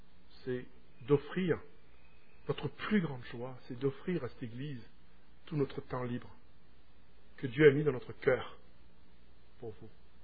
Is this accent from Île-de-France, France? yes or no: no; Provence-Alpes-Côte d'Azur, France; moved away as an adult; il y a 4 ans et demi, j'ai quitté ma terre natale, ma Provence natale, un coin qui est béni par les dieux. Ma maison, au bord de la mer, de la Méditerranée